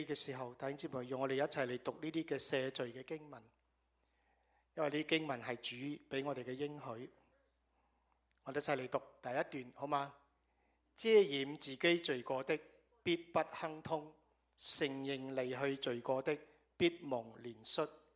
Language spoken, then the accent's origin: Chinese; China; 就是用我们中国人的思想，就是我们要知恩